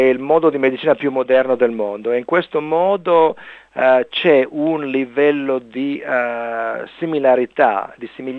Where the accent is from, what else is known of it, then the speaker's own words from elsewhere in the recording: Reggio Emilia, Emilia-Romagna, Italy; moved away as an adult; now in Australia; Io sono nato a Reggio Emilia, in vicino a Parma, no? E sono cresciuto in Italia, poi sono venuto qua a studiare all'università e sono rimasto qua